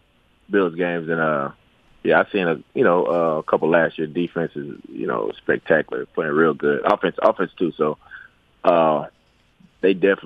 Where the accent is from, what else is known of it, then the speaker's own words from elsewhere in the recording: Texas, United States; And not just because I'm from Texas